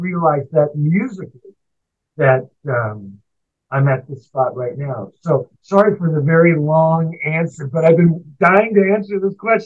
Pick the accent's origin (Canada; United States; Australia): Canada; being a Canadian blues wannabe artist, you know?